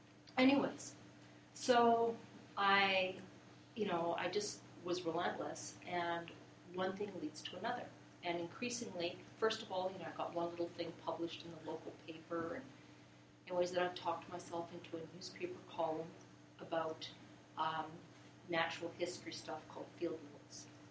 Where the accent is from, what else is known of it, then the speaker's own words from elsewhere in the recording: Canada; I'm Canadian.